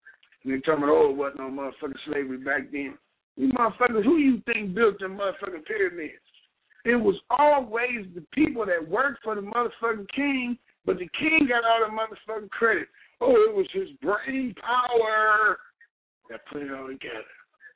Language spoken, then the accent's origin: English; Cleveland, Ohio, United States; I'm straight from Cleveland, Ohio, broadcasting live from my studio